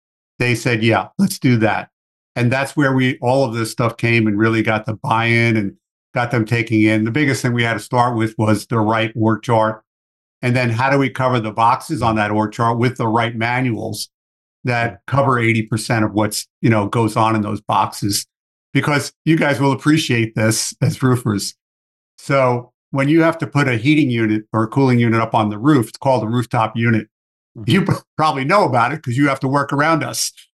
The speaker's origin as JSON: {"language": "English", "region": "New York", "country": "United States", "accent": "New York", "lives_now": "Arizona, United States", "said": "Yeah, so I have a trace of my New York accent, although I've been living 22 years in Arizona."}